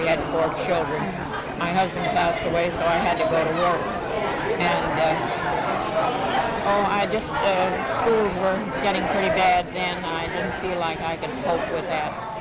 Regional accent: Gladstone, North Dakota, United States; I was born in 1889 in Gladstone, North Dakota, a little town of about 250 people. I lived out in the country, however. My parents lived on a farm. And I lived there till I graduated from high school in Dickinson, North Dakota.

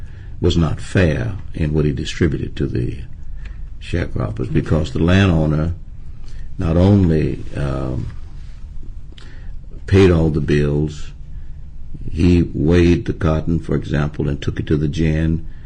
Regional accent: Jonesboro, Arkansas, United States; born there; No, I was born in Jonesboro, Arkansas, August 9th, 1932.

